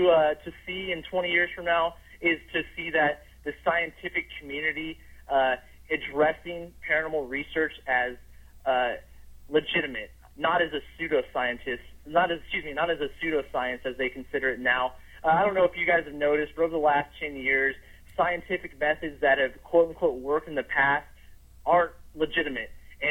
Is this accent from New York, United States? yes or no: no; California, United States; And this is based in my hometown. It's been a place I've been aware of for years.